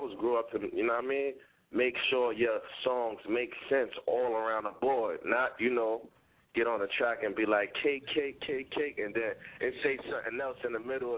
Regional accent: New York City, New York, United States; I named it … just to let people know that I'm from the Rotten Apple. I'm from the city.

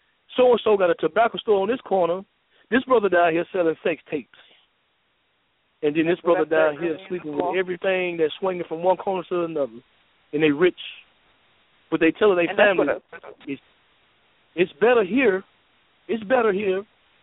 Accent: Miami, Florida, United States; now in Mississippi, United States; I've been down here 7 years. I came from Miami, Florida.

